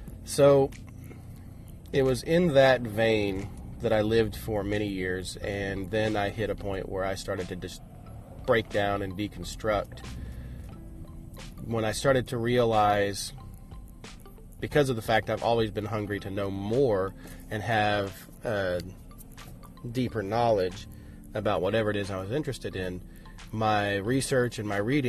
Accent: Arkansas, United States; I was raised in Arkansas, near the Oklahoma border, in an area called the River Valley.

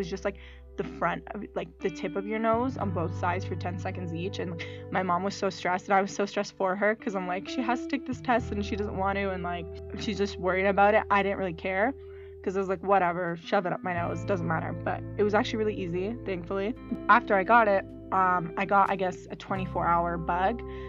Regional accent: Lebanon; So a lot of you know I'm from Lebanon, and I'm going for a month

